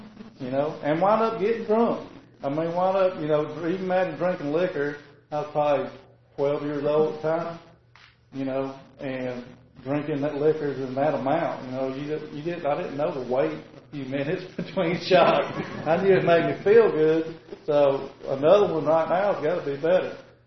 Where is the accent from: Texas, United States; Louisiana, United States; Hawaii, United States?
Louisiana, United States; born there; I was born in Louisiana, lived in a small town, small neighborhood, and just didn't fit in with anybody.